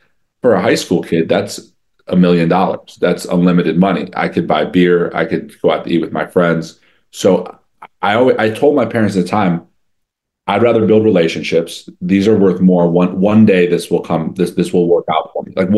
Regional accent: Evanston, Illinois, United States; born there; So I was born in Evanston, Illinois, and this was like right before social media started.

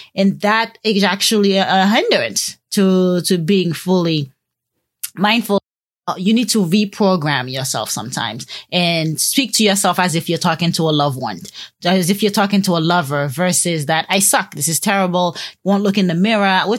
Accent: Haiti; accent: Haitian; My Haitian accent, I have to say … instead of … Okay, instead of … It is some things my Haitian accent won't allow me to do.

